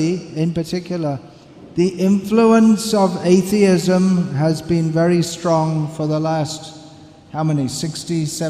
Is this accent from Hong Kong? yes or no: no; London, United Kingdom; born there; I was born in London, in England.